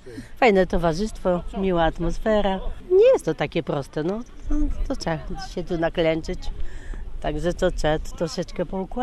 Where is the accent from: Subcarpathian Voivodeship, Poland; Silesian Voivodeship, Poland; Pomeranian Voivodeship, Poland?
Pomeranian Voivodeship, Poland; Jagatowo; A z Jagatowa.